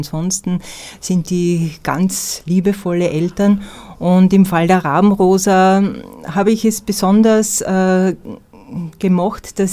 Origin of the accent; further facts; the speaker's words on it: Austria; auch als Österreicherin einen deutschen Preis zu bekommen